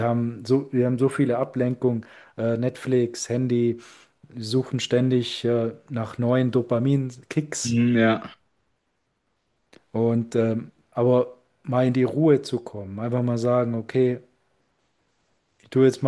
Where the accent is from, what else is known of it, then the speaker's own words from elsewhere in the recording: Eriskirch, Baden-Württemberg, Germany; Also ich komme vom Bodensee aus Ereskirch